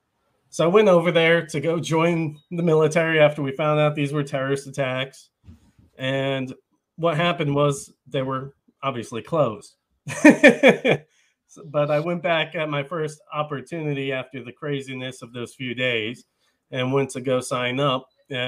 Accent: New York, United States; I'm from Long Island, and in 2001, when 9/11 happened, I was 17 in college.

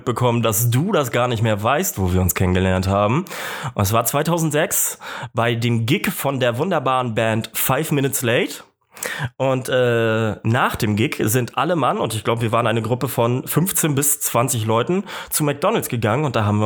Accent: Kiel, Schleswig-Holstein, Germany; moved away as an adult; now in Munich, Germany; ich komme ursprünglich auch aus Kiel, beziehungsweise ich bin dort nicht geboren, aber ich bin dort groß geworden, habe den Großteil meines Lebens dort verbracht und wohne jetzt seit November im wunderbaren, wunderschönen München.

